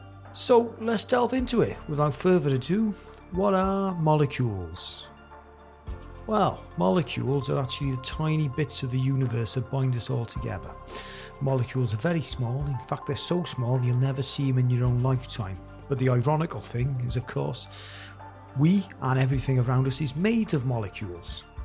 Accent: United States; I'm a American scientist, so if you can imagine, you know, your likes of Patrick Moore or Judith Hahn off of Tomorrow's World, like that, but American style

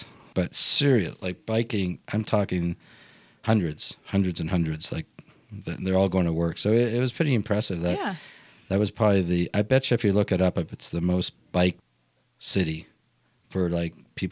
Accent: Toronto, Ontario, Canada; I grew up in Toronto

